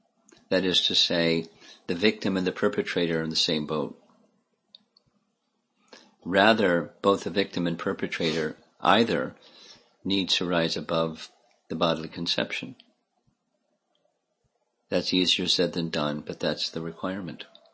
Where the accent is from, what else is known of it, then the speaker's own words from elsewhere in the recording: United States; I'm American.